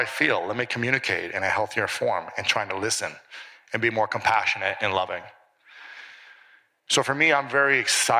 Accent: Midwest, United States; the way I grew up in the Midwest and a lot of the friends that I know, they would never talk about this stuff growing up.

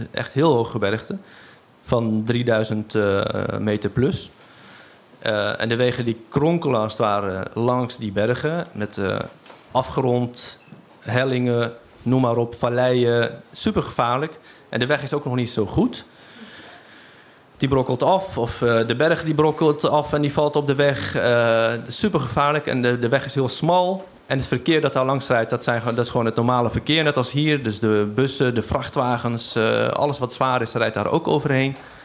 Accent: Tetouan, Tanger-Tetouan-Al Hoceima, Morocco; now in Netherlands; Dan heb je echt een puntje zo en tegenover Spanje heb je dan Tetouan. Dat ligt naast Tanger. Tanger is wat bekender bij mensen hier. Het was onze thuishaven. Maar we komen oorspronkelijk uit Tavarsit. Tenminste, mijn opa en oma die komen daar vandaan.

